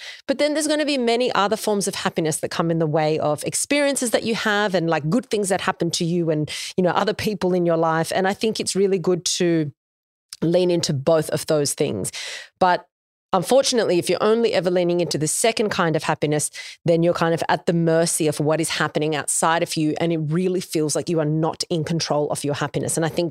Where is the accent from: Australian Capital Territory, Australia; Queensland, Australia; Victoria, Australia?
Queensland, Australia; Noosa; I grew up in Noosa, so love going there, always fucking love it.